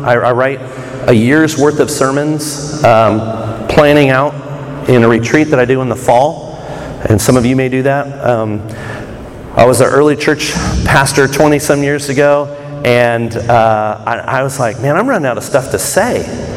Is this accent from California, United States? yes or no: no; Kansas City, Missouri, United States; So I'm from Kansas City.